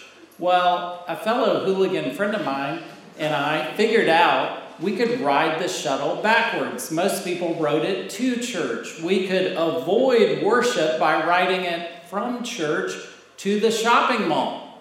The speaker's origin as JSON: {"language": "English", "town": "Dallas", "region": "Texas", "country": "United States", "tie": "born or raised there", "said": "I grew up in Dallas."}